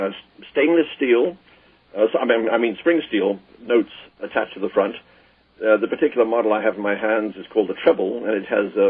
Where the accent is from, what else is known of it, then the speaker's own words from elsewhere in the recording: England, United Kingdom; You know, I have a trouble with being English in that one doesn't talk about oneself in England.